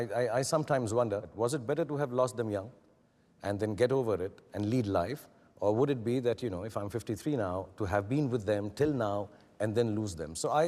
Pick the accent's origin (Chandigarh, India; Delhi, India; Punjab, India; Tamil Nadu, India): Delhi, India; born there; Yeah, I was born in Delhi.